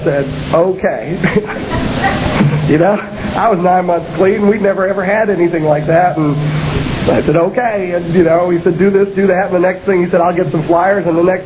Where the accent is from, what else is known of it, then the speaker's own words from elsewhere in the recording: New York, United States; And I'm a New Yorker, really. I've been in the South for a bunch of years.